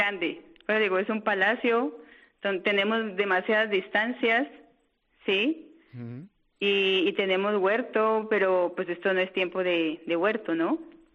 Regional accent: Colombia; Somos colombianas, sí.

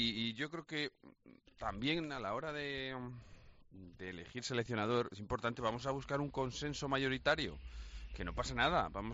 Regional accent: Spain; aquí somos especialitos los españoles

